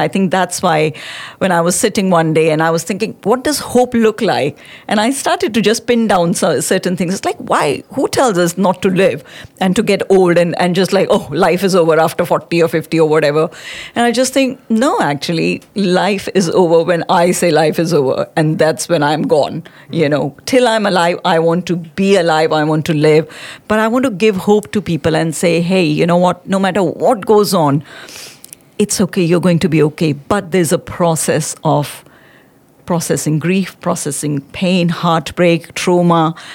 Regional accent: India; gone through so many challenges growing up in India as a girl

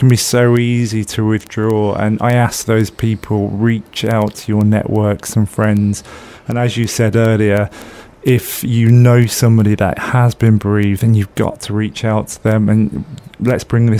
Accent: Birmingham, West Midlands, United Kingdom; now in Bristol, United Kingdom; I'm from Birmingham myself. And although I love Birmingham, Bristol has something quite special

